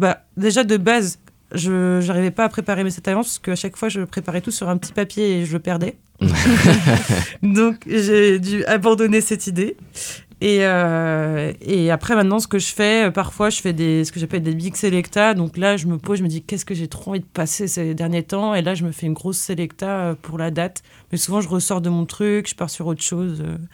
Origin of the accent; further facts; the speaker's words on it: Rennes, Brittany, France; Eh bien, je suis rennaise. Alors, rennaise, je suis sessonnaise, pour être précise.